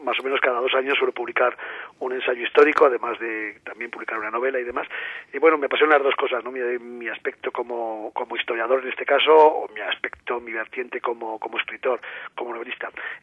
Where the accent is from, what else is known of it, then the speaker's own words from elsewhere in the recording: Aragon, Spain; Yo soy aragonés, pero mi padre es originario de la provincia de Zamora.